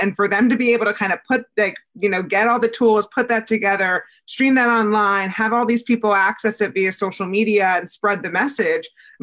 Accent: Atlanta, Georgia, United States; my hometown is originally Atlanta. So I'm going to an Atlanta Falcons game.

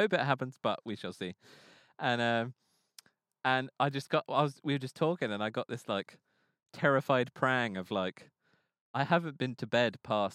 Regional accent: United Kingdom; I'm aware that I'm British

